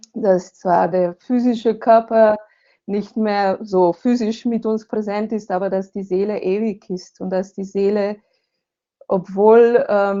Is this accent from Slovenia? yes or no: yes; Slovenia; German is a second language; also born or lived in Switzerland / Germany; Ja, ich bin ja Slowenin, bin hier aufgewachsen, habe dann eine Weile in der Schweiz und in Deutschland gelebt, aber jetzt lebe ich hier mit meiner Familie, mit meinem Mann. Wir leben hier in Slowenien.